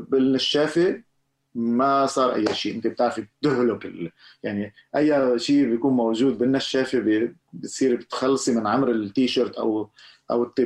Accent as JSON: {"language": "Arabic", "country": "Lebanon", "said": "وجوابا على سؤالك، ما انا لبنانية الموضوع"}